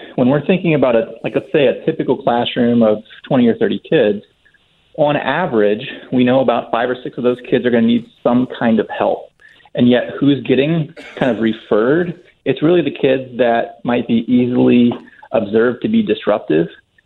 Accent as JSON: {"language": "English", "region": "Ohio", "country": "United States", "also_born_or_lived": "Germany", "said": "Yeah, well, Ohio, but Germany before that."}